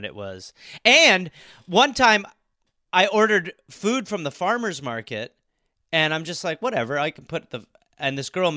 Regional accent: California, United States; moved away; They didn't like that I was from California, because there's a lot of that in this country where they're like, they do not like Californians moving there.

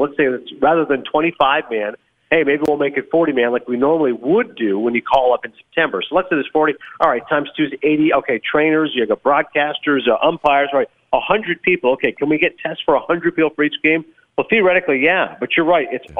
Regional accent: Toronto, Ontario, Canada; My home country of Canada, Toronto

